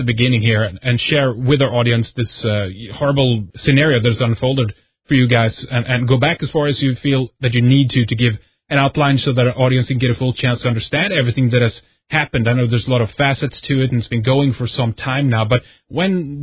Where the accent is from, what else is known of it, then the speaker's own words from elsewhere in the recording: Sweden; from Sweden, and this is Red Ice Radio.